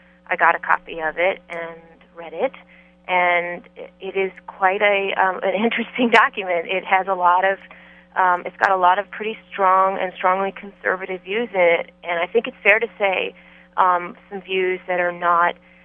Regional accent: New York, United States; now in Newport News, United States; I'm from New York.

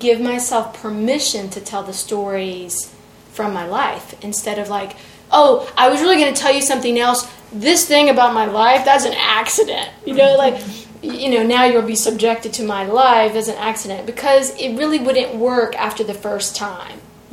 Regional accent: Mooresville, North Carolina, United States; I grew up near Charlotte in a little town, Mooresville, North Carolina. We weren't originally from there, but we moved there after my father died.

